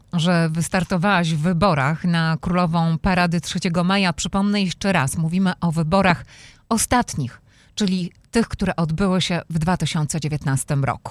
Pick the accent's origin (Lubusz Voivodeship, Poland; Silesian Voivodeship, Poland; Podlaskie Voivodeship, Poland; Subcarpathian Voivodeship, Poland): Subcarpathian Voivodeship, Poland; Ja wiem, bo też pochodzę z Bieszczad.